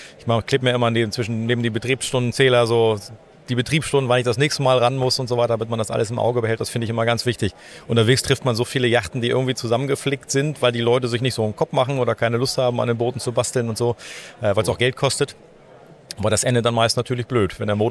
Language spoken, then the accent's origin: German; Wolfsburg, Lower Saxony, Germany; Ich bin in Wolfsburg groß geworden, in der Volkswagenstadt.